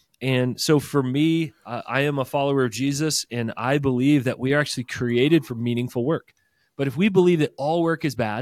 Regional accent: Charlottesville, Virginia, United States; I grew up in Charlottesville, so university town there right next to Shenandoah National Park.

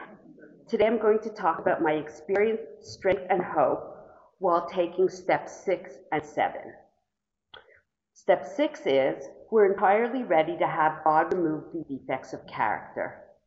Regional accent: Montreal, Quebec, Canada; I'm a compulsive reader, and I'm from Montreal.

